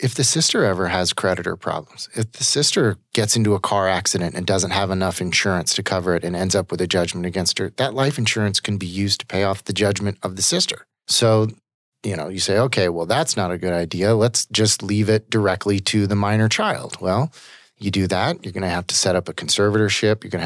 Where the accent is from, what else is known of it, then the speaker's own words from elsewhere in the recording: Des Moines, Iowa, United States; now in Arizona, United States; Yeah, I grew up in Des Moines, Iowa. I actually went to the University of Iowa